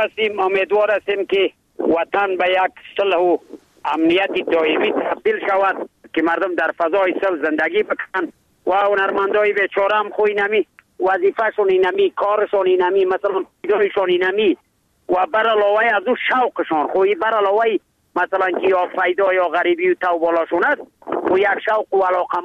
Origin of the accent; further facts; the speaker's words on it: Tajikistan; قریب شد که ما از تاجیکستان از کشور تاجیکستان آمدم